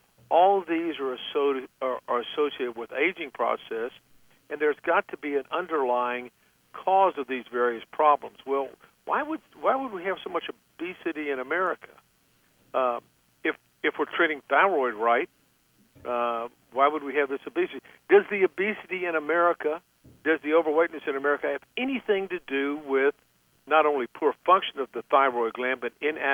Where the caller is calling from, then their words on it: Katy, Texas, United States; So I'm in the city, and Katy is just a suburb of Houston. So we always like to say we're from the Houston area